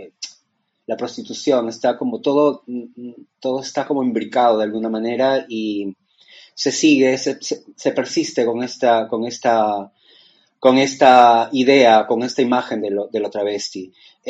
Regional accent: Peru; que se hizo en Perú y recién la veo. Había recibido como noticias un poco de lo que estaba sucediendo en mi país

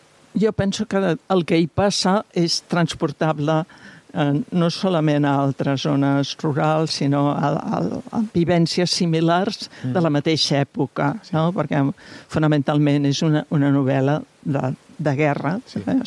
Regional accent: Catalonia, Spain; com que jo soc de poble, soc del Pallars, aquestes autores que han viscut també en zones rurals

